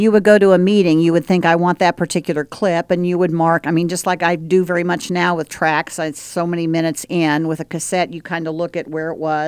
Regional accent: Atchison, Kansas, United States; And I did do a little bit of freelancing for my hometown, Atchison.

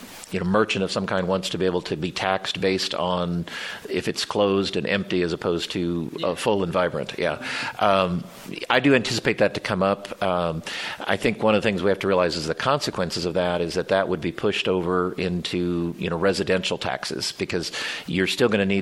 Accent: Wichita, Kansas, United States; You know, again, I come from Wichita.

